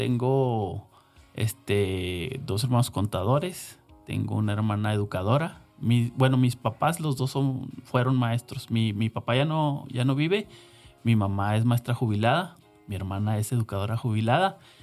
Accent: Juárez, Chihuahua, Mexico; born there; De origen por mis papás, sí, soy de Chihuahua, pero digo, finalmente del estado, pero yo nací en Juárez. Aquí. Sí, yo nací en Juárez. Todos mis hermanos nacieron en Juárez.

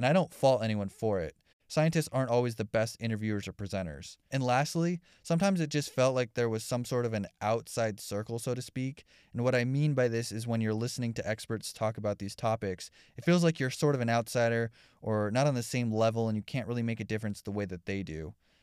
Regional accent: Simi Valley, California, United States; I was born and raised in Greater Los Angeles. I grew up in Simi Valley in Ventura County, just outside the LA County lines.

